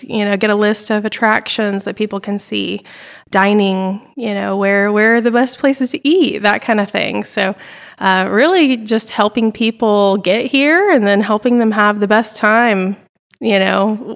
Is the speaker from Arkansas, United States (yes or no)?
yes; Bentonville, Arkansas, United States; I'm from Bentonville, was born and raised here, so Bentonville kid myself.